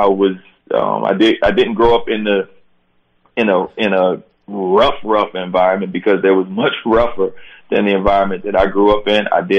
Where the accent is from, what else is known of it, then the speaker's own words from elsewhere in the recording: Takoma Park, Maryland, United States; Oh, all over the place. Tacoma Park rec. A lot of times we were there at Tacoma Park. Played outside at Candy Cane, which is in Northwest. Played at Sligo Creek, which is in... kind of Silver Spring, Maryland